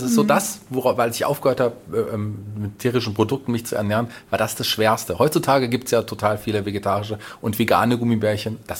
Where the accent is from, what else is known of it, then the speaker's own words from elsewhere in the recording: Fulda, Hesse, Germany; born there; Also ich bin gebürtiger Fulderer, bin glücklich, in dieser wunderbaren Stadt zu wohnen. Ich habe Fulda mal verlassen in Richtung Berlin, damals nach der Schule.